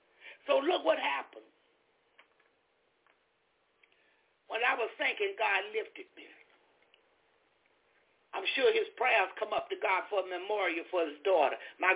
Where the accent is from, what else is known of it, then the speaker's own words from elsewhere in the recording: Florida, United States; I'm from Florida.